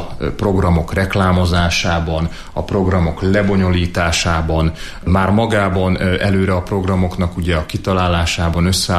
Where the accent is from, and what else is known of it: Lučenec, Banská Bystrica Region, Slovakia; born or raised there; now in Hungary